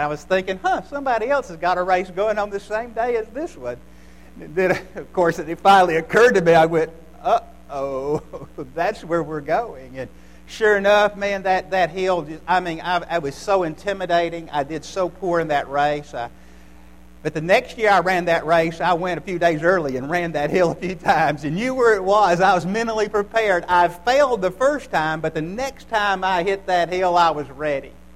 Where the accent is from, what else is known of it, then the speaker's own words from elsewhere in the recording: Charlottesville, Virginia, United States; I came from Charlottesville, Virginia, and the atmosphere is very different there.